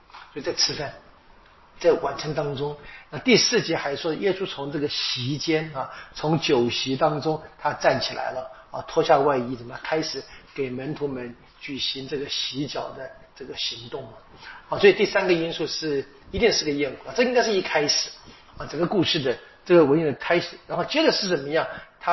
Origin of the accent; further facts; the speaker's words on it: Taiwan; 或者我们用我们台湾话说吧，